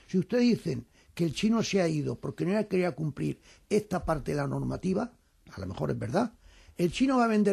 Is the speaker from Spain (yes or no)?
yes; Spain; a mí como español y como habitante de Madrid